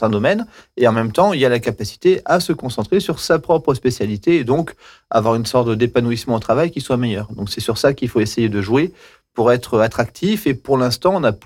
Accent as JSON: {"language": "French", "town": "Thiers", "region": "Auvergne-Rhône-Alpes", "country": "France", "said": "Je suis auvergnat. Je suis originaire de la ville de Thiers. Donc, j'ai 43 ans maintenant."}